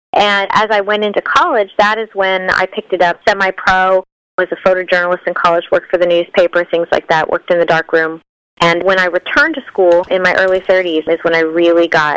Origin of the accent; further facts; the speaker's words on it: Nebraska, United States; And I'm originally from Nebraska, and we go out and watch the Sandhills cranes migrate.